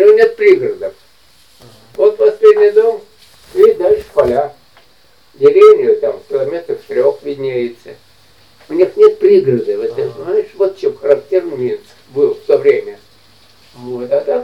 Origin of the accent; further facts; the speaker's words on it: Moscow, Russia; она заинтересовалась, что мы москвичи.